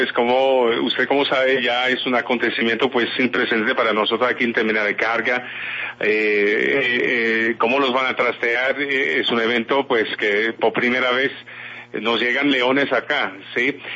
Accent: Montreal, Quebec, Canada; Spanish is a second language; now in Colombia; yo soy de Montreal, Canadá.

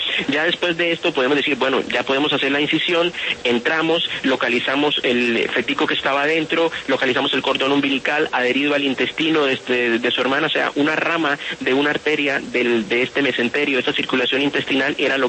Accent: Tunja, Boyacá, Colombia; also born or lived in Santander; Yo soy boyacense de pura raza. Amo a mi tierra como a mi mamá, de Tunja.

